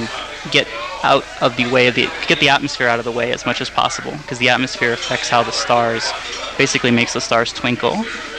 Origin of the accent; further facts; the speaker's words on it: Los Angeles, California, United States; now in Flagstaff, United States; Yeah, and can I just say that I grew up in Los Angeles where the skies are not very dark.